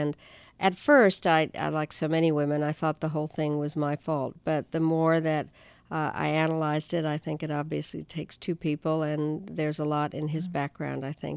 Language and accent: English; England, United Kingdom; accent: English; now in United States; Well, I grew up in England. I did have a very English accent